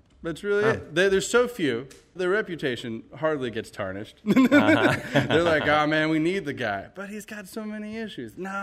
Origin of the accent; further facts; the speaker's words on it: Berea, Kentucky, United States; I grew up in Berea, Kentucky, south of Lexington. I call this area home still. I've never really left.